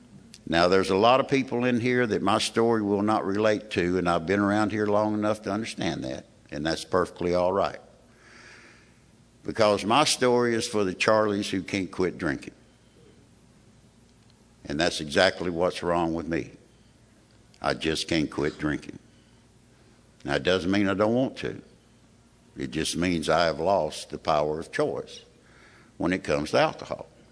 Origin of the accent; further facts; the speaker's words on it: Appalachia, United States; So I guess I'm just an Appalachian American.